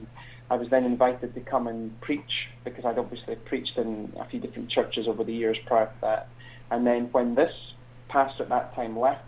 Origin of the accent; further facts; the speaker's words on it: United Kingdom; Because even just as a British person, we are ingrained in our cultural thinking more than we realize.